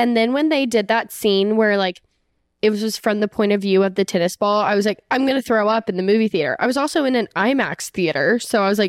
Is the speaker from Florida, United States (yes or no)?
no; Alabama, United States; Like, I'm literally from Alabama.